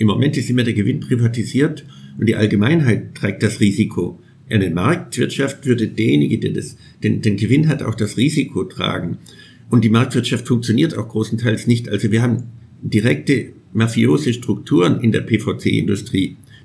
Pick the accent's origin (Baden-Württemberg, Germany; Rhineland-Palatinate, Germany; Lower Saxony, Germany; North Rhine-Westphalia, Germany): Baden-Württemberg, Germany; Schwäbisch Gmünd; born there; Allein in der Stadt Schwäbisch Gmünd, wo ich geboren bin